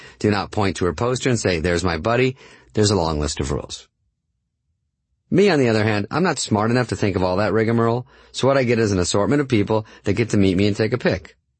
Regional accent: Arizona, United States; I'm from Arizona, so I had to keep the feathered hair blonde, the body crispy.

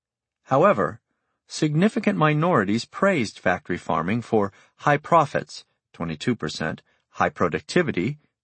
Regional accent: United States; as an American, is hard for me to imagine.

